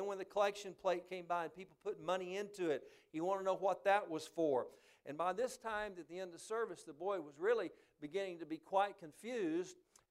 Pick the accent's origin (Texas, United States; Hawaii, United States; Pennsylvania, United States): Texas, United States; the little church that I grew up in West Texas?